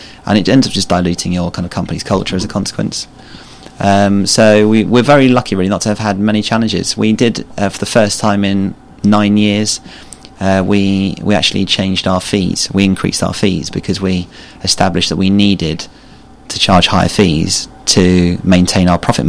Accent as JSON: {"language": "English", "town": "Twickenham", "region": "London", "country": "United Kingdom", "tie": "born or raised there", "said": "I came from the Mall prep school, so, and I've lived in Twickenham all my life."}